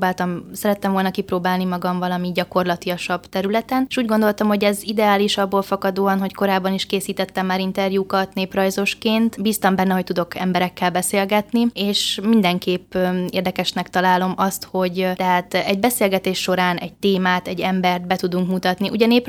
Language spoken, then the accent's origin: Hungarian; Kiskunhalas, Bács-Kiskun, Hungary; Én már Halason születtem, és azóta is Halason élünk.